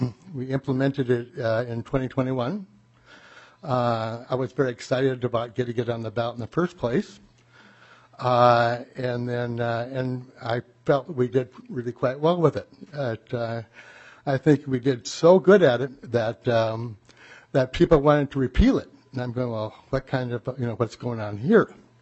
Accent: Minnetonka, Minnesota, United States; I'm from Minnetonka.

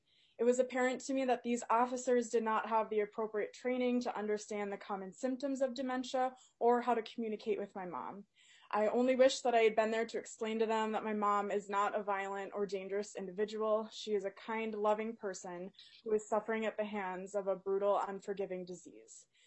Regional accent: Duluth, Minnesota, United States; I'm from Duluth, Minnesota.

